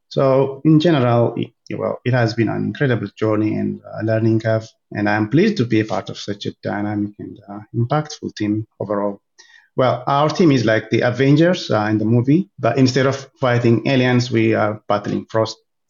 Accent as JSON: {"language": "English", "country": "Ethiopia", "moved": "as an adult", "lives_now": "Australia", "said": "Originally, I am from Ethiopia, and I came to Australia in 2012 on AusAid scholarship to study my PhD at Murdoch University."}